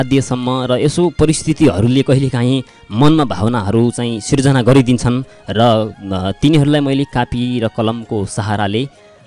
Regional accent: Sudurpashchim Province, Nepal; now in Dhangadhi, Nepal; म मेरो जन्मथलो डोटी जिल्ला, सुदूरपश्चिमको डोटी जिल्ला सातफरी गाविसको वडा नम्बर 2 जजला, यो साबिकको ठेगाना हो। अहिले भोक्टान गाउँपालिकामा परिणत भएर भोक्टान गाउँपालिकाको वडा नम्बर 4 मेरो घर पहाडमा।

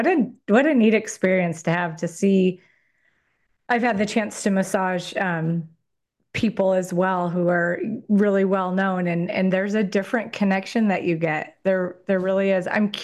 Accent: Oregon, United States; now in US South; My husband grew up in Southern California, and I grew up in Central Oregon. So we're from the West, but now we're in the South.

